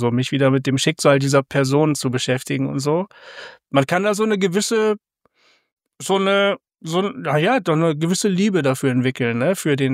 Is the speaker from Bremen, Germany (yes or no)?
yes; Bremen, Germany; also in Bremen, der Stadt, wo ich aufgewachsen bin.